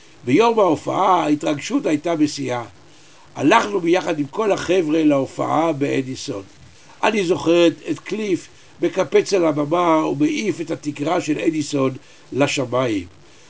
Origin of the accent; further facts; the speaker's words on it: Jerusalem, Jerusalem District, Israel; born there; בעיר הולדתי ירושלים